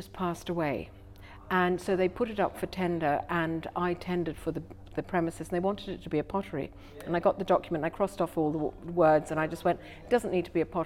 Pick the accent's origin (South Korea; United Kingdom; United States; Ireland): Ireland; moved away as an adult; I'm Irish. I was an Irish artist.